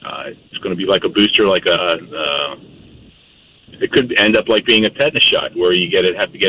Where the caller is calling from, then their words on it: Rehoboth, United States; Rehoboth.